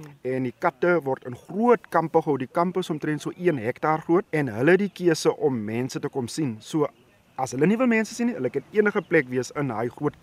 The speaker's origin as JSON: {"language": "Afrikaans", "town": "Seymour", "region": "Eastern Cape", "country": "South Africa", "tie": "born or raised there", "said": "Ja, nee, ek het ook op 'n plaas groot geword. Ek kom daar van Seymour van Beaufort, so 100 km uit Gramstad uit Makanda. Dis daai kant wat ek kom van hy kant af. So ek het tussen skape, beeste, bokke groot gemaak en al daai goed."}